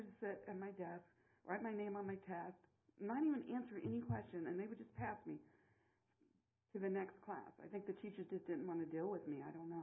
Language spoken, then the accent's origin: English; Terre Haute, Indiana, United States; I was raised and born in Terre Haute, Indiana, with a single mother.